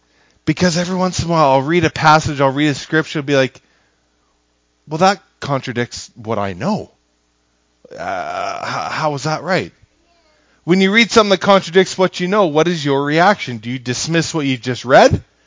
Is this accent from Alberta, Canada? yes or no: yes; Alberta, Canada; Then I thought about being Albertan.